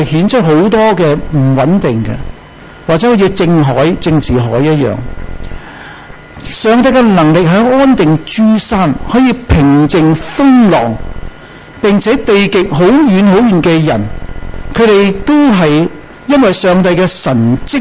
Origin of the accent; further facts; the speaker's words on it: Hong Kong; 所以新的一年裏面，其實我是盼望我們香港人，無論是政府，無論是人民，我們都尊重愛護這個城市